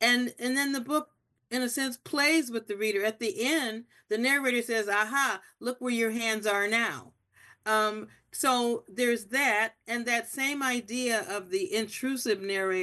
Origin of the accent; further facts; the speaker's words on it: Akron, Ohio, United States; who could talk about my hometown, Akron, my home state, Ohio